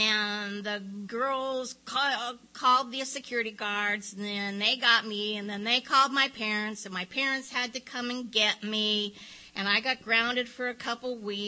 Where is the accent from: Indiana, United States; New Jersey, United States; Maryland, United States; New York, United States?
Indiana, United States; Indianapolis; also born or lived in Connecticut; I was born in 1950 in Connecticut, of French-Canadian descent. When I was 9, my dad got transferred to Indianapolis, Indiana. So I grew up there.